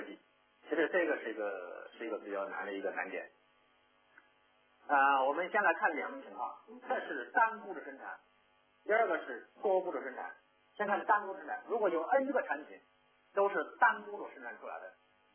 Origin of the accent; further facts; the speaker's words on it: Taiwan; 咱们作为台湾人啊，应该对这个都很熟悉。